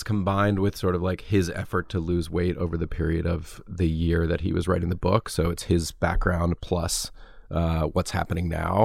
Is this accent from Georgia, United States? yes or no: yes; Georgia, United States; We're both from the South. We're both from Georgia.